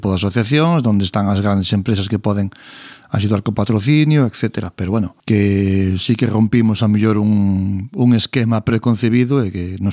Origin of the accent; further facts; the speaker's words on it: Galicia, Spain; como galego